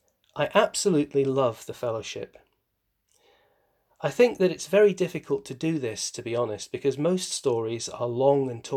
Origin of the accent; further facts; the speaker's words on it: Dundee, Scotland, United Kingdom; born there; I'm an alcoholic from Dundee in Scotland. I was born in Dundee in a single end, which is one room. Six of us in one room.